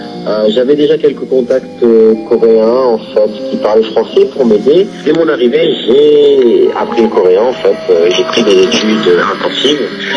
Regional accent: France; je suis français, évidemment, mais j'ai du sang coréen.

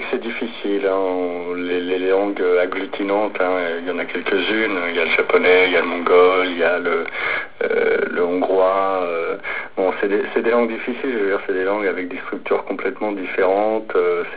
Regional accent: Aulnay-sous-Bois, Île-de-France, France; moved away as an adult; now in South Korea; J'ai grandi à Aulnay-sous-Bois et j'ai fait mes études à Paris et après je suis venu en Corée.

